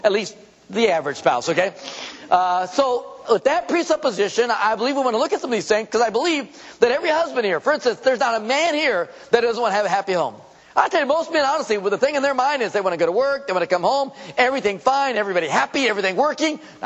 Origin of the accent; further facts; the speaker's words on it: San Diego, California, United States; I'm from San Diego. So, yeah, I like the San Diego Chargers, the Padres.